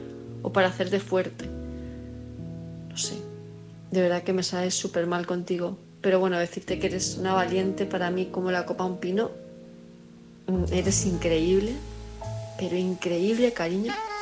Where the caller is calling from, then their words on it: Palma, Balearic Islands, Spain; de Palma de Mallorca